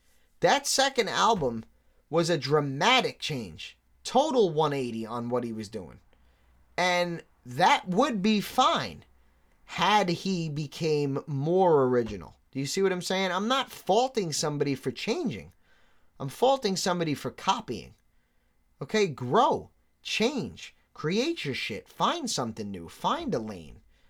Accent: New York City, New York, United States; Being born and raised in New York City for 33 years, that's like the mortal sin.

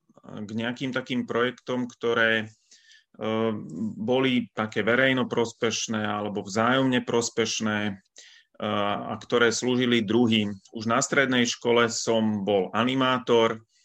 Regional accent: Trenčín, Trenčín Region, Slovakia; pochádzam z Trenčína, som ženatý, mám 3 deti

